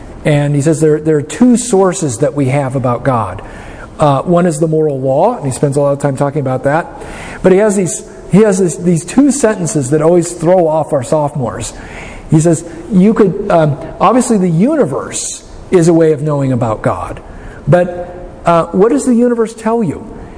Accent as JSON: {"language": "English", "town": "Fairbanks", "region": "Alaska", "country": "United States", "tie": "born or raised there", "also_born_or_lived": "Anchorage", "said": "You know, when I was growing up in Fairbanks, you know, in the wintertime, at this time of the year, it would be 40 or 50 below zero."}